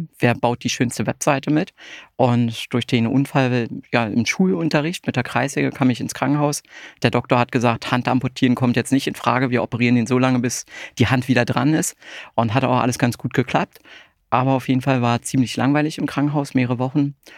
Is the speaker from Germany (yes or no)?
yes; Brandenburg, Germany; Ja, ich bin aus dem Berliner Umland groß geworden